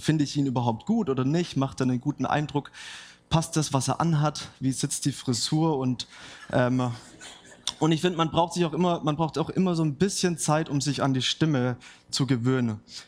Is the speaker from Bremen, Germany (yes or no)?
no; Baden-Württemberg, Germany; ich bin Schwabe und das ist so ein angeborener Defekt, den wir alle mitbringen.